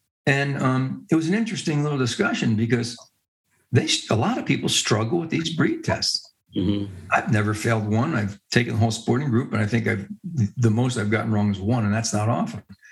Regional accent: Canada; I know what I'm thinking. I'm Canadian. I got a shot.

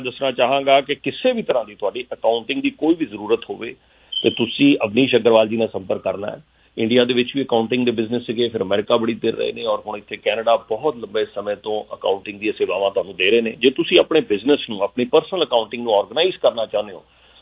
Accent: Punjab, India; ਫਿਰ ਅਸੀਂ ਵੀ ਪੰਜਾਬ ਤੋਂ ਆਏ ਹਾਂ।

